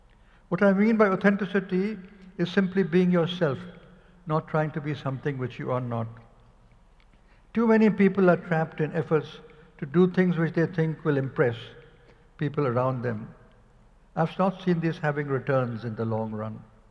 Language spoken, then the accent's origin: English; India; I was born in India, which is where I did my schooling, but I went to Stanford for my higher education.